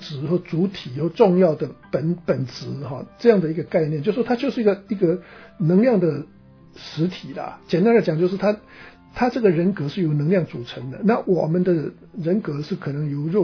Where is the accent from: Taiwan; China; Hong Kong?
Taiwan; 看到我的人呢、啊，好像没有人说我是台湾人啦